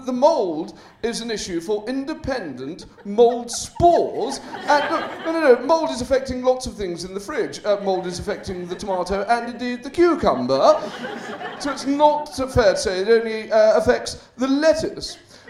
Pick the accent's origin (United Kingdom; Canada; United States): United Kingdom; Leeds, Yorkshire and the Humber; because I grew up in Leeds. I've struggled my whole life to deal with that. It's an amazing place, Leeds.